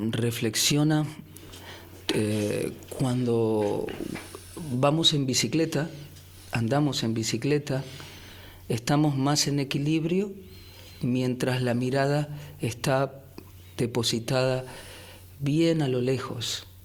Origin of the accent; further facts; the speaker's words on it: India; Yo me crié en India estudiando los Vedas de la India